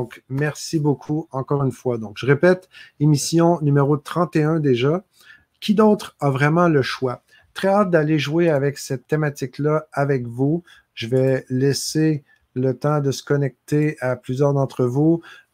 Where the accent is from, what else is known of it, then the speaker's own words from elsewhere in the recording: Nouvelle-Aquitaine, France; Donc, je suis de Charente.